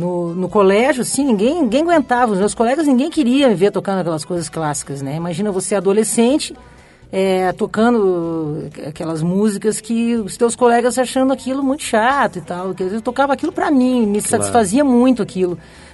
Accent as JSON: {"language": "Portuguese", "region": "Rio Grande do Sul", "country": "Brazil", "said": "Que, sendo gaúcha e não podendo negar isso, né, que o meu sotaque até hoje permanece."}